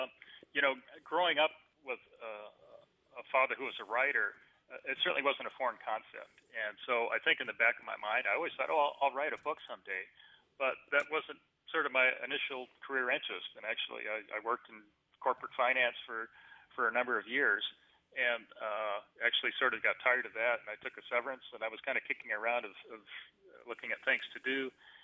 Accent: California, United States; I grew up in California, and my father started writing when I was about 5 or 6 years old

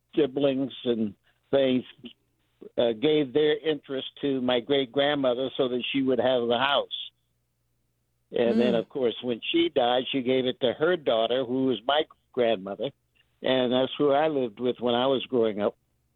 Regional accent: Portland, Maine, United States; the house that I grew up in on Lafayette Street on Montjoy Hill was actually purchased in 1897

